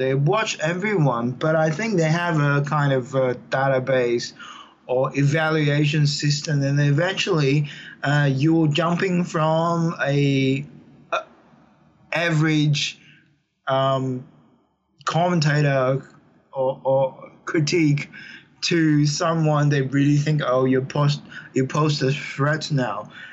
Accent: Shanghai, China; the Chinese police knocked on my doors in Shanghai, my hometown, grabbed my relatives, interrogate them

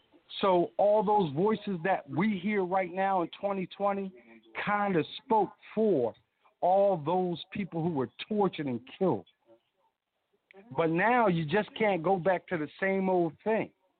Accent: Philadelphia, Pennsylvania, United States; I'm 53 years old. I was raised in West Philadelphia.

